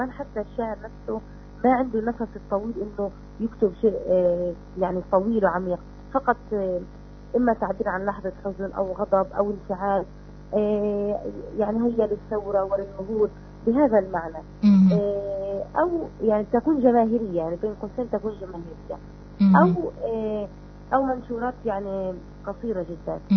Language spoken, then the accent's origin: Arabic; Palestine; في شعراء من موريتانيا كتبوا عن فلسطين، وكان هذا شيء مشجع لنا كفلسطينيين أن نستمر في قضيتنا وفي ثورتنا.